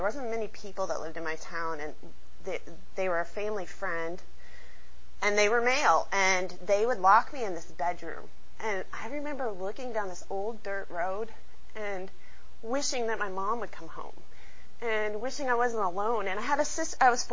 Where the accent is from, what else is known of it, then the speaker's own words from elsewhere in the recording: Michigan, United States; Like, I'm from Michigan, so this is Michigan, and I'm from the UP, which is, the town I live in has like 700 people in it.